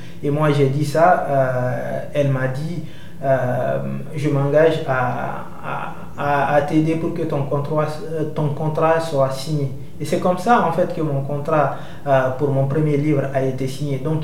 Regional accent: Guinea; now in Italy; j'ai fait un parcours de migration très, très, très douloureux de Guinée, mon pays natal, jusqu'en Italie.

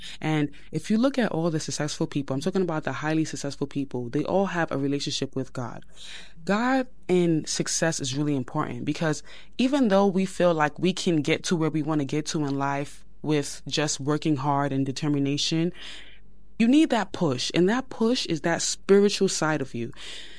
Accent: Brooklyn, New York, United States; Yes, I went to Abraham Lincoln in Brooklyn, New York. So we did like a whole talent show.

